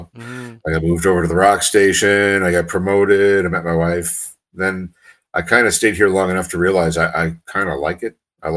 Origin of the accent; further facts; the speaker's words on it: Kapuskasing, Ontario, Canada; I grew up in Kapuskasing. So for any of your listeners who don't know where that is, just look up and, you know, get yourself up to sort of James Bay and then look down, and right where the trees stop, you'll see Kapuskasing, right on the timber line.